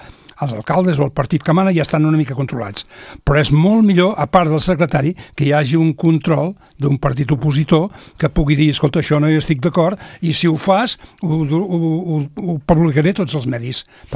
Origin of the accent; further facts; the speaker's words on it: Avinyonet, Catalonia, Spain; En el meu poble, Avinyoneta, en aquests moments no hi ha oposició.